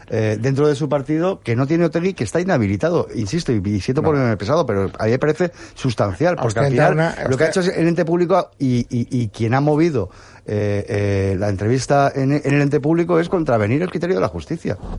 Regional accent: Spain; la televisión que yo pago como español

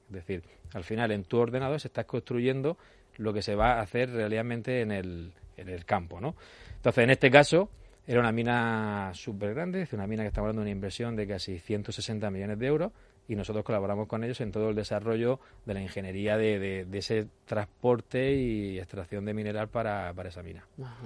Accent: Cartagena, Region of Murcia, Spain; accent: Murcian; mi acento se nota que soy de Cartagena, de Murcia, no, eso no lo puedo cambiar. Y estoy orgulloso completamente de esa parte.

